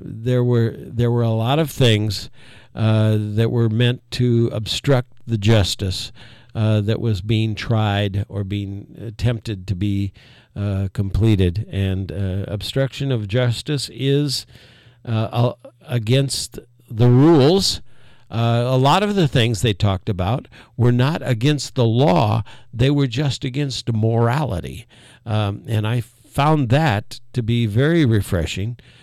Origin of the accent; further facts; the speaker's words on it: South Bend, Indiana, United States; I was brought up in South Bend, Indiana, home of Buttigieg, Pete Buttigieg